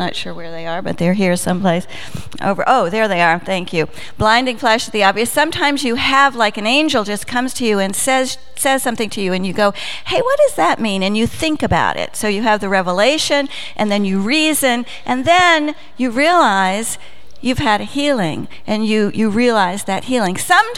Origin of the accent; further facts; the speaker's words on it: Texas, United States; I'm from Texas, so I get to say y'all.